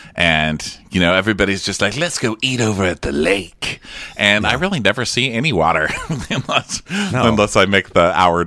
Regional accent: Beverly Hills, California, United States; it's just about me being gay and growing up in Beverly Hills during the hostage crisis and not killing myself and getting this far.

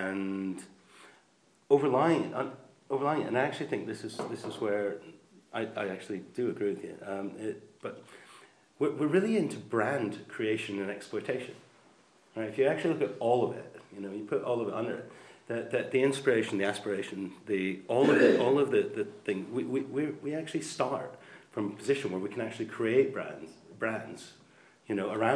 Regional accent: United States; moved away as an adult; now in United Kingdom; So I'm an American, I don't know. I've only lived here for 30 years

